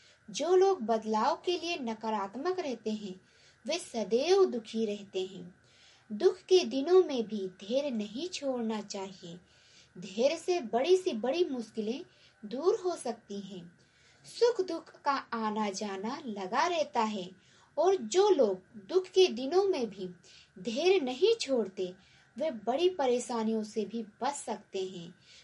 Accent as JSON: {"language": "Hindi", "town": "Gonda", "region": "Uttar Pradesh", "country": "India", "said": "और मैं गोंडा जिले से हूँ।"}